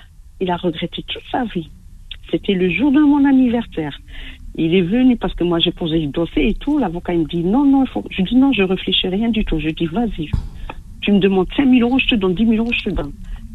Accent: Oran, Oran Province, Algeria; Parce que ils sont de Bethna et moi je suis d'Oran.

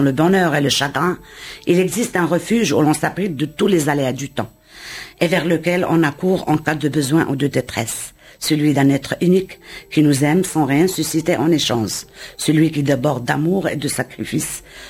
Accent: Fez, Fès-Meknès, Morocco; Je suis natif de Fès, donc ma ville natale, donc millénaire, la ville millénaire, la ville impériale, et aussi la capitale spirituelle du Maroc

